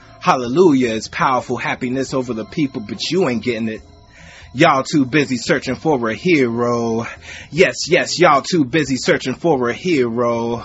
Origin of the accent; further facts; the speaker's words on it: Washington, District of Columbia, United States; I'm from Washington, D.C. I was born in 1976.